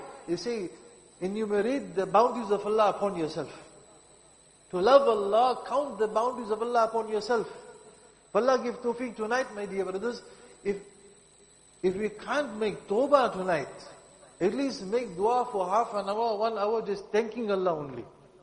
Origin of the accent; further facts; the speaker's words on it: South Africa; my ill thinking as a South African, growing up in a spoiled environment